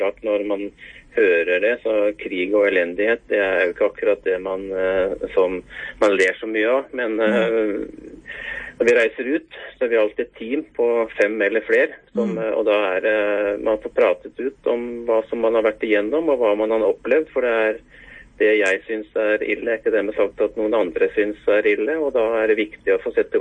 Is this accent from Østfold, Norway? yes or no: no; Vestland, Norway; når jeg er hjemme i Sogn, spesielt på sommeren, så må jeg på Molden for å få med meg det